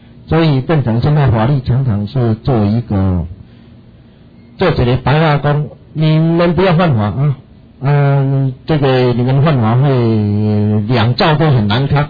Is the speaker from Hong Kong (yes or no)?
no; Taiwan; accent: Taiwanese; 都乡音都较重，我有台湾腔